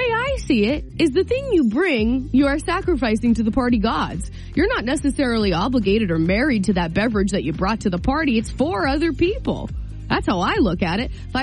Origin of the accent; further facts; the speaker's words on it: Hampton, New Hampshire, United States; I'm from Hampton, and I can't beat Rob from Haverhill.